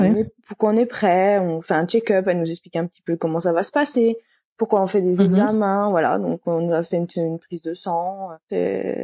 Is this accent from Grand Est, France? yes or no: no; Bourgogne-Franche-Comté, France; moved away; Alors moi, je suis de Franche-Comté, Bourgogne-Franche-Comté, dans l'est de la France.